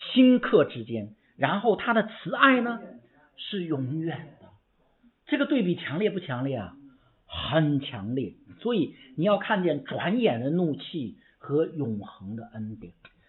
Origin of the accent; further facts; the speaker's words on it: China; 我们中国人管教孩子的时候一般是怎么样子？